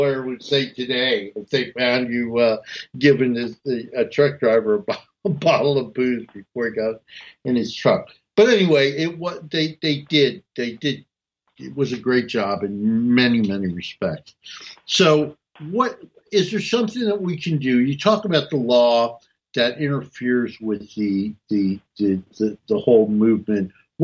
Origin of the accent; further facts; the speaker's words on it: New Jersey, United States; Well, I would just say that I was raised in North New Jersey